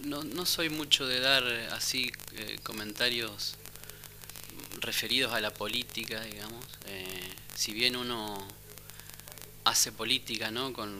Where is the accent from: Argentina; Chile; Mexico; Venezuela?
Argentina; Santa Fe; como buen santafesino y hijo de musiqueros, del litoral